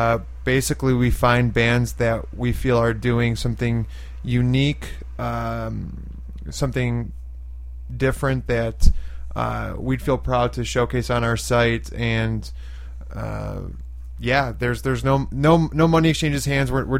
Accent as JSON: {"language": "English", "town": "Skokie", "region": "Illinois", "country": "United States", "tie": "born or raised there", "said": "I grew up in Skokie."}